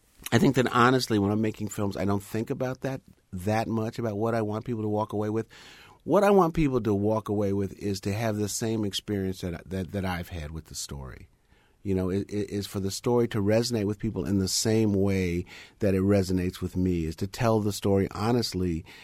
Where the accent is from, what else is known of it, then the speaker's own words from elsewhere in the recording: United States; I'm a black person. I'm American.